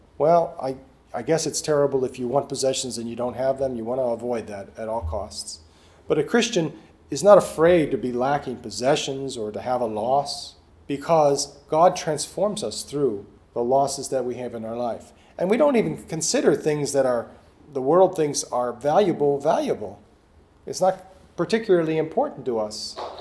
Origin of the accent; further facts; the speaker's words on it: Ireland; Most people didn't, because they knew that I'm Irish and I would have told them how stupid it was, what they just said.